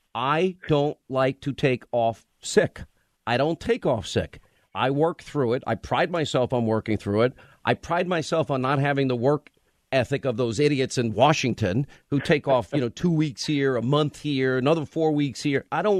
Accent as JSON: {"language": "English", "country": "Ireland", "tie": "born or raised there", "said": "I didn't grow up as an Irishman with Japanese green tea in my house."}